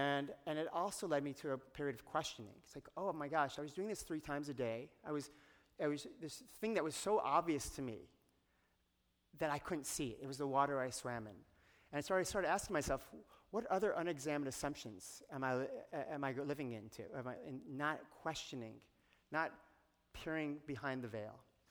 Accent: Michigan, United States; When I was 13, I grew up in Michigan, and I came to Southern California with my family to visit my cousins.

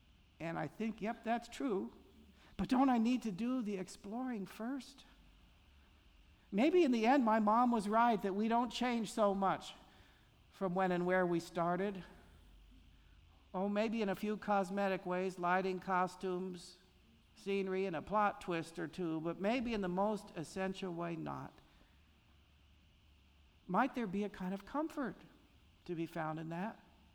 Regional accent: United States; After all, I'm an American who desires and longs for more.

